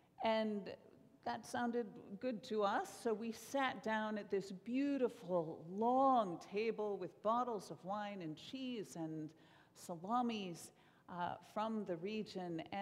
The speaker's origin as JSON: {"language": "English", "town": "White Bear Lake", "region": "Minnesota", "country": "United States", "said": "when she found out that I was from White Bear Lake"}